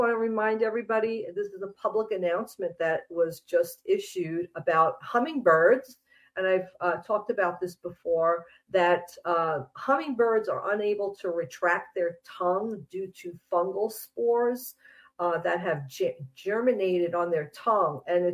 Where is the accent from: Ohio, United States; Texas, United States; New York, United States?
New York, United States; Long Island; also born or lived in New Jersey; now in Minnesota, United States; I was brought up on Long Island, New York. I lived there and lived in parts of New Jersey my whole life.